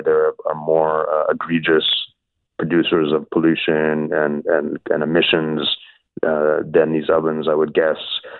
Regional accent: Montreal, Quebec, Canada; my abiding memory as a kid growing up in Montreal is being sent by my mother to buy bagels

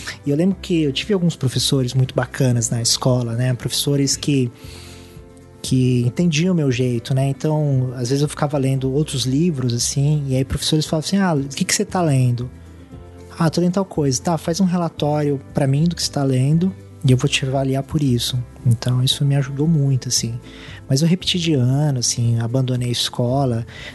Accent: São Bernardo do Campo, São Paulo, Brazil; Meu pai operário do ABC, né? Sou de São Bernardo do Campo.

